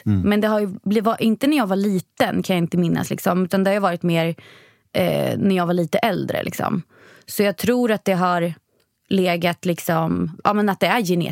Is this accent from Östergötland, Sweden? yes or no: no; Vingåker, Södermanland, Sweden; Nej, jag kommer från Vingåker.